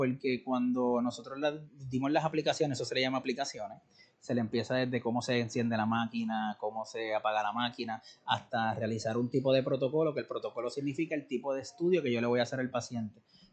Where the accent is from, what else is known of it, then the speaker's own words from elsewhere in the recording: Puerto Rico; como los puertorriqueños, como yo digo, uno piensa que le duele algo